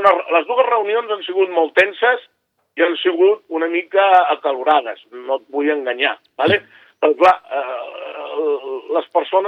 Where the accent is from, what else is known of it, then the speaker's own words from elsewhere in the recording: Sitges, Catalonia, Spain; born there; Jo soc nascut a Sitges de 8 generacions.